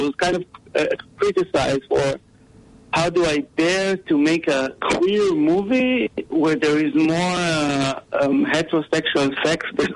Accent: Ra'anana, Central District, Israel; English is a second language; I was born and raised in Israel in a little city called Ra'anana, which is a very I would say very white, clean, very maturistic, patriotic city.

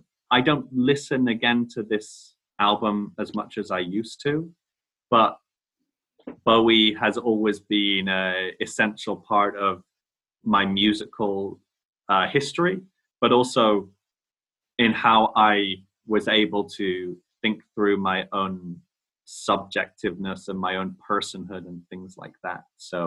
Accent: South West England, United Kingdom; So for me as a 16-year-old growing up in North Devon

